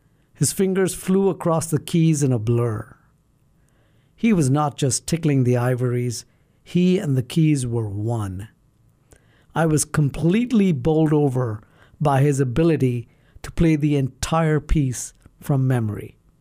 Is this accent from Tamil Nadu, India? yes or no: no; Mumbai, Maharashtra, India; I grew up in Bombay in the 70s and 80s and was introduced to rock and roll at an early age.